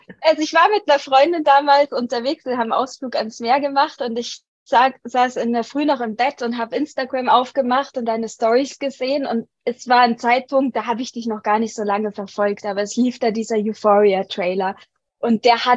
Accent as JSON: {"language": "German", "town": "Munich", "region": "Bavaria", "country": "Germany", "moved": "as an adult", "lives_now": "Bali, Indonesia", "said": "Ich komme ursprünglich aus München, bin aber immer gerne rumgereist."}